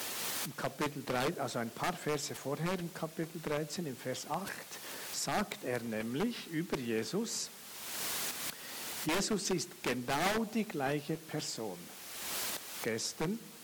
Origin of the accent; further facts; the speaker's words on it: Switzerland; Denn die Schweiz, als Schweizer konnte man damals nicht einfach nach Großbritannien so schnell eine Arbeit bekommen.